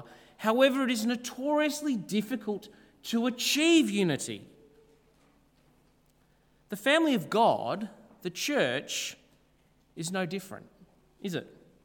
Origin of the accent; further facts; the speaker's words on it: Ulverston, North West England, United Kingdom; My wife Katie is still up north. We're from Ulverston, and so we came down.